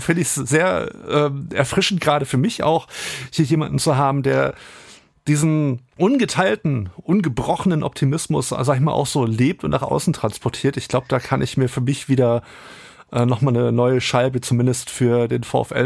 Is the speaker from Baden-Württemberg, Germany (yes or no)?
no; Wolfsburg, Lower Saxony, Germany; now in Hamburg, Germany; Ich bin zwar gebürtiger Wolfsburger, lebe aber schon seit über 15 Jahren in Hamburg